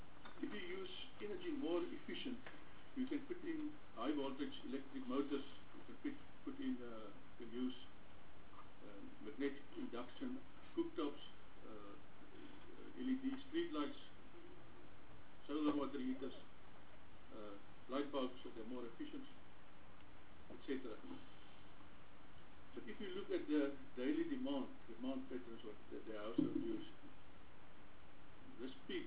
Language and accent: English; Upington, Northern Cape, South Africa; I'm from Upington in the Northern Cape.